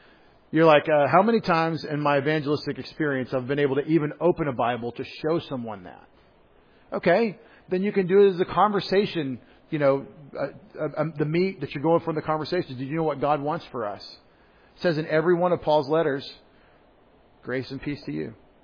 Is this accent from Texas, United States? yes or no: yes; Texas, United States; If I say prayer the way I grew up in East Texas, it's 2 syllables.